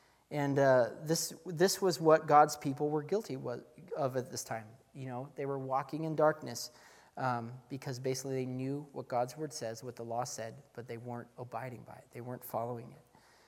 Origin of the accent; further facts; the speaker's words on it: Oregon, United States; I remember being invited down there because I'm from Southern Oregon and going to church out there and same type of thing.